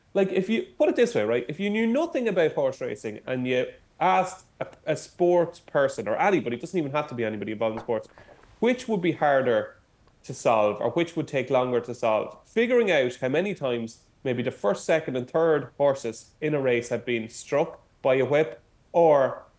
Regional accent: Ireland; I don't feel very patriotic here, but as an Irishman, I absolutely adore both of them.

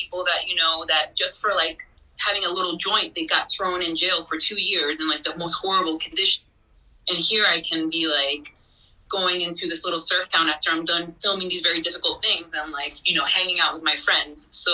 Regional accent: New York, United States; also born or lived in Connecticut / Venezuela; I grew up in New York. I grew up in the tri-state area between New York and Connecticut and Venezuela as a child, to be honest.

